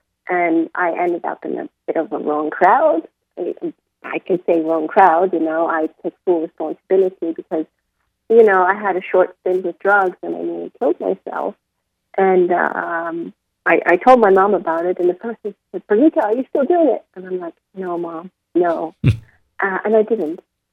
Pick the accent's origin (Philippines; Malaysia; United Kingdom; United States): Malaysia; also born or lived in Singapore / Netherlands; when we moved, this happened in Malaysia. I grew up in Singapore, Malaysia. And when we returned to Holland